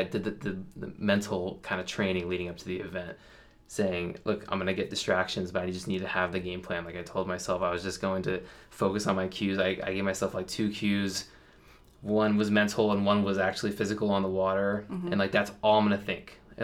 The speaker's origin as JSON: {"language": "English", "country": "United States", "said": "As an American individual, I had to hold an average of 3:41 just to qualify."}